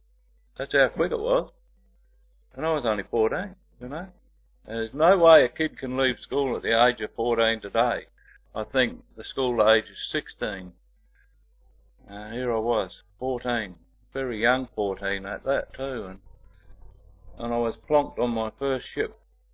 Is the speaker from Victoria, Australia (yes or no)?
no; Sydney, New South Wales, Australia; born there; I was born in July 1947. I was born in Sydney to parents Yvonne and my father Don.